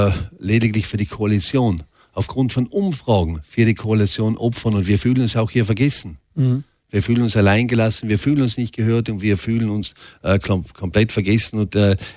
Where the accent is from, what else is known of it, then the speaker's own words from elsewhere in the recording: Tyrol, Austria; Auch wir, zum Beispiel bei mir daheim im hinteren Ötztal